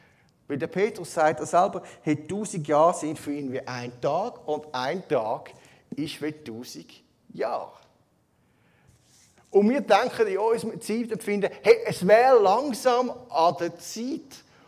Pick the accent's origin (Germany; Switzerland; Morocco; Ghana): Switzerland; wie soll ich es denn als Schweizer empfinden?